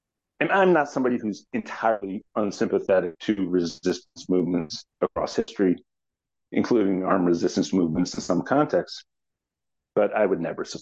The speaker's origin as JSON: {"language": "English", "town": "St. Louis", "region": "Missouri", "country": "United States", "tie": "born or raised there", "said": "meeting in St. Louis and, you know, organizing progressive forces inside the party there. That's my hometown."}